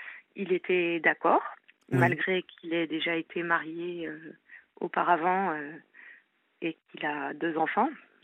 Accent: France; je suis française et très engagée citoyennement et humainement dans mon pays, que j'aime

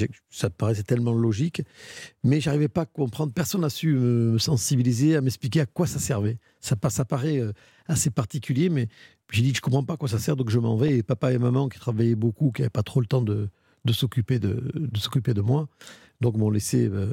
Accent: South, France; now in Paris, France; quand je suis arrivé avec mon accent aussi, le petit gars du Sud qui monte à Paris

